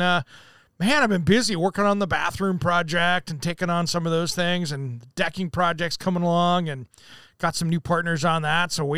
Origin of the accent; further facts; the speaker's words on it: Washington, United States; I grew up in Eastern Washington over in K1A country.